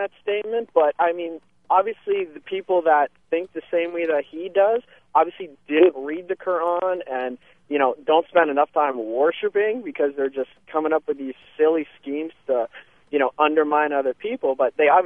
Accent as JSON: {"language": "English", "town": "Toronto", "region": "Ontario", "country": "Canada", "tie": "born there", "said": "as Muslims living in North America, I mean, personally, I was born in Toronto in Canada"}